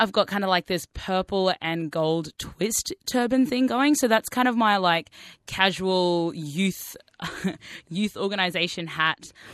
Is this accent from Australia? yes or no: yes; Australia; my perspective of being a young Muslim growing up in Australia post 9/11